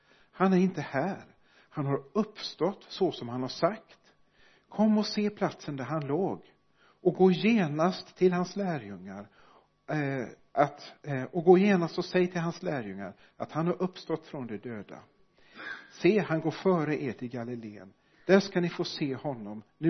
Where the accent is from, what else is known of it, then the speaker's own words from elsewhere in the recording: Sweden; Och jag tänker som svenskar så är vi ju lediga på de kristna högtiderna, jul och påsk.